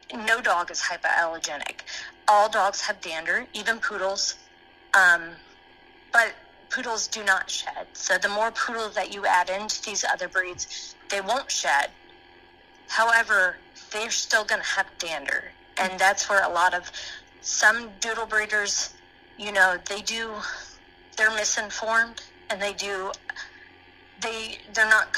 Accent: Florida, United States; now in Tennessee, United States; We ended up settling down in Tennessee because I am from Florida and he is from Michigan.

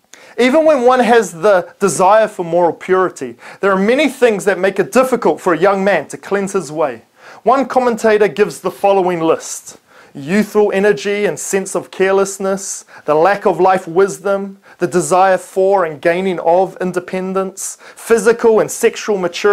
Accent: New Zealand; Being that I'm from New Zealand, I feel like a Lord of the Rings quote is necessary.

